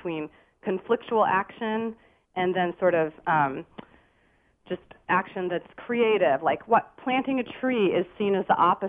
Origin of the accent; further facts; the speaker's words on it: Portland, Oregon, United States; Yeah, I grew up in Portland, Oregon.